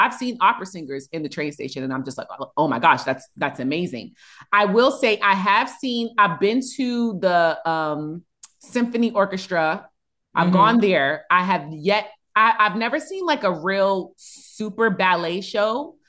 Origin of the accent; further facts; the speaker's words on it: New York, United States; We respect art. We're from New York. Like we are surrounded by Broadway.